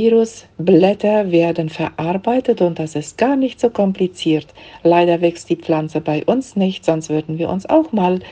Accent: Neuland, Boquerón, Paraguay; Ich stamme aus Neuland.

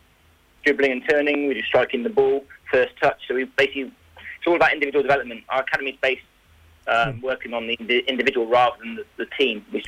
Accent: England, United Kingdom; now in Australia; I come from England. I was born in England.

